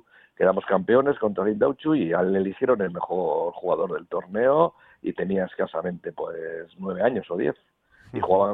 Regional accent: Basauri, Basque Country, Spain; Yo soy de Basauri, vamos.

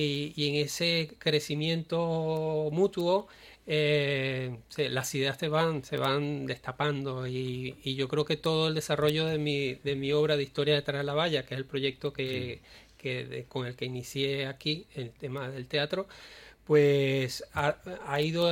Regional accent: Venezuela; siendo yo venezolano, pues tenía que tocarla

